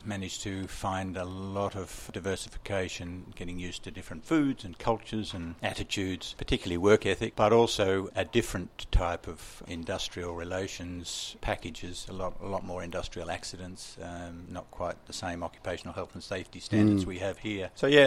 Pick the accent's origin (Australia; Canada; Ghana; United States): Australia; Perth, Western Australia; I'm from Perth. I grew up in Perth, went to Applecross Kindergarten, Applecross Primary School, Applecross High School